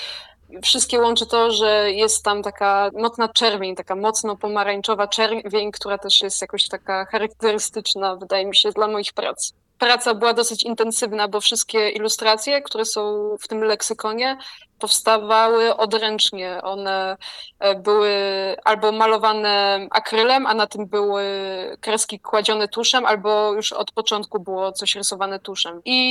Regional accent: Lower Silesian Voivodeship, Poland; wychowałam się na koziej farmie w lesie pod Wrocławiem.

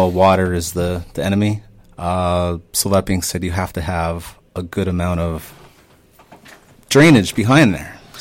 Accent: Whitby, Ontario, Canada; Because when I was a kid growing up in Whitby, I used to see all the streets being built and stuff.

